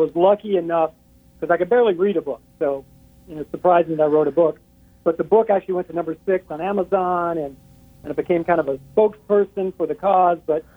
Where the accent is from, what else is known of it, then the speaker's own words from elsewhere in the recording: Kentucky, United States; now in Los Angeles, United States; I grew up in Kentucky. So they were like, "Boy, you don't belong out here." So my dream was always to come to Hollywood.